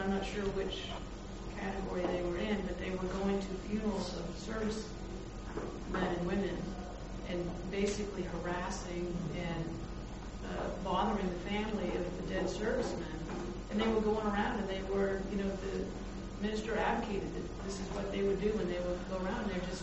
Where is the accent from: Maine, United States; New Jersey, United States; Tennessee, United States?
Maine, United States; I'm from Maine, so I heard a lot of it down there